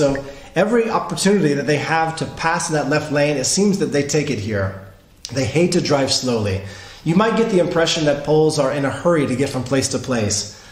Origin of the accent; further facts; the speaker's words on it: the South, United States; I'm 42 years old, growing up in the South